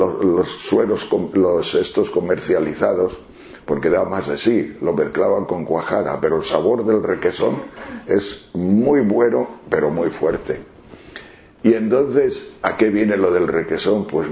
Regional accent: León, Castile and León, Spain; Porque yo de pequeño, en mi casa, en León, siempre veía hacer requesón a mi abuela.

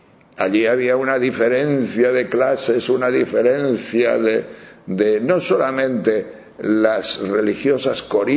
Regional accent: Palencia, Castile and León, Spain; Todavía me acuerdo yo, cuando era niño, en Palencia, Palencia con P

